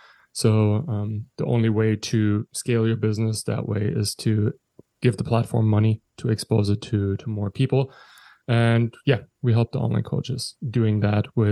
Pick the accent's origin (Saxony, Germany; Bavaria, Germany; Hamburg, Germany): Bavaria, Germany; English is a second language; moved away as an adult; now in Halifax, Canada; I'm originally from Germany, close to Munich. Grew up in the south of it. And yeah, I moved to Halifax, Nova Scotia almost 6 years ago now in 2017.